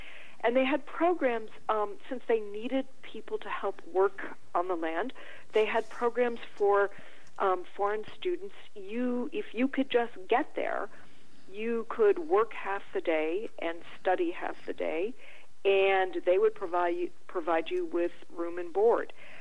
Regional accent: Detroit, Michigan, United States; I grew up in Detroit, and the motto on the Indiana license plates back then was Wander, which I took as excellent advice for anyone raised in the region: grow up and leave.

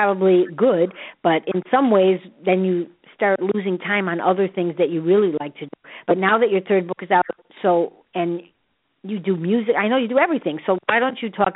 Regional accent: Chicago, Illinois, United States; Chicago is my hometown

